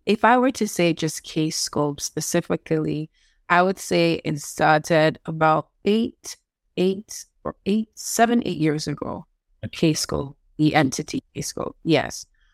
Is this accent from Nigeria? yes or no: yes; Ikket, Akwa Ibom, Nigeria; also born or lived in Benin City, Nigeria; I'm from Akwa Ibom State in Nigeria. I grew up in Ikket. Akwa Ibom State, not Calabar.